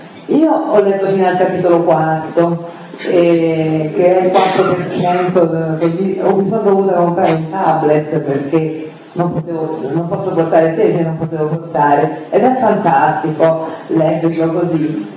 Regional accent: Rome, Lazio, Italy; now in Florence, Italy; i miei primi 32 anni di vita, cioè due che stanno perdendo, non c'ero, io ho vissuto a Roma, e dove mi sono formata e ho fatto tutto

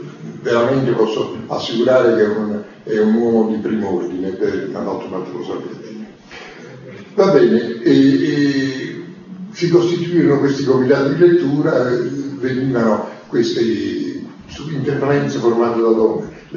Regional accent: Naples, Campania, Italy; born there; now in Rome, Italy; Io con grande entusiasmo andai a Napoli, praticamente mi trasferii di nuovo nella mia città natale, pur vivendo a Roma, conservando la mia casa di Roma

